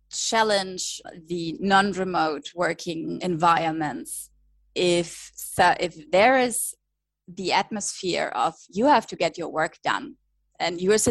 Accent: Germany; English is a second language; I come from Germany, which has very tight rules on working hours.

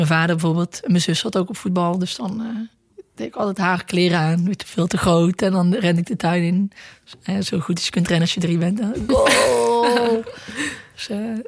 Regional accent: Ees, Drenthe, Netherlands; born there; HVCA in Ees. Dus eigenlijk gewoon waar ik ben geboren.

